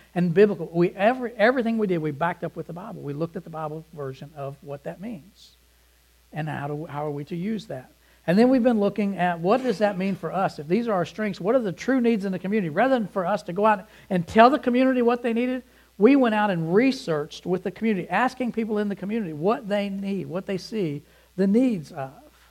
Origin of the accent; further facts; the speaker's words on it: Louisville, Kentucky, United States; I stand here today because of faithful men and women in my church where I grew up in Louisville